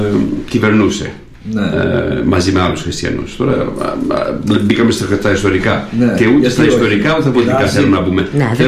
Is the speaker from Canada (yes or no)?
yes; Canada; εμείς που μεγαλώσαμε στο Καναδά, ένα ελεύθερο κράτος, πλούσιο κράτος